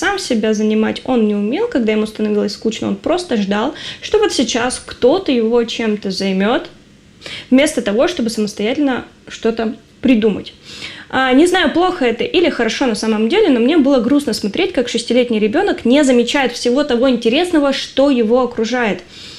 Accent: Saint Petersburg, Russia; еще раз напомню, что я из Санкт-Петербурга.

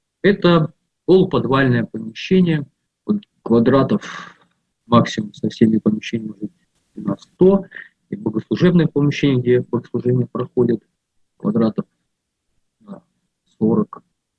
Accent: Abakan, Khakassia, Russia; мой родной город, где я родился и проживал вот до там, 30 большим лет, город Абакан, Республика Хакасия, в Советском Союзе это был Красноярский край.

